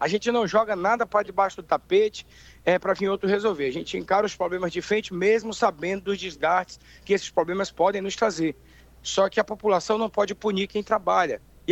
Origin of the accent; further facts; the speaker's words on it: Amazonas, Brazil; born there; Nós nascemos no Morro da Liberdade, que era uma comunidade de Invasão.